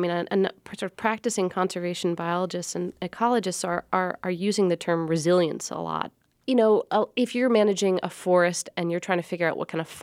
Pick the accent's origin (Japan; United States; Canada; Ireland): United States; Seattle, Washington; born or raised there